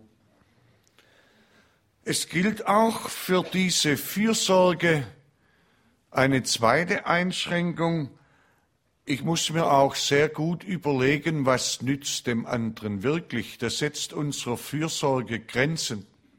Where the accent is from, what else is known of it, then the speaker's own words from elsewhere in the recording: Baden-Württemberg, Germany; wir sind doch Schwabe.